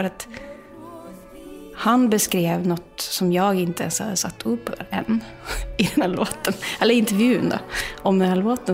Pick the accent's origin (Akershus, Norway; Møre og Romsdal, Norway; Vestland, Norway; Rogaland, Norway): Møre og Romsdal, Norway; Molde; Vi kommer ju från Molde och den lilla staden är ju fantastisk i sig.